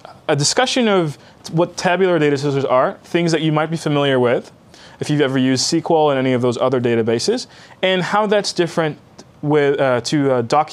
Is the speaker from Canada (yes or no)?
yes; Montreal, Quebec, Canada; And it could be that I'm from Montreal, so we tend to read words differently because we've got a little bit of that French background